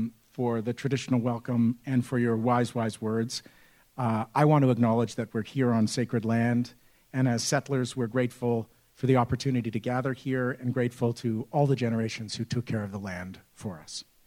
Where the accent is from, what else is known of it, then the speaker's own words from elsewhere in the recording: Toronto, Ontario, Canada; I grew up in Scarborough. When I was a kid, my mom was a columnist for the Toronto Star, and my dad was a member of the provincial parliament for the Ontario NDP. I grew up in the 70s